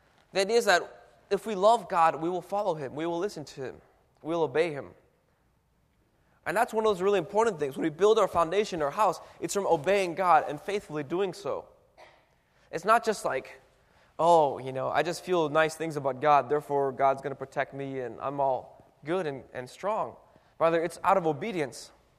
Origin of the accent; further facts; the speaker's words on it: Florida, United States; I grew up in Florida, we had beaches, and we went to the beaches every now and then.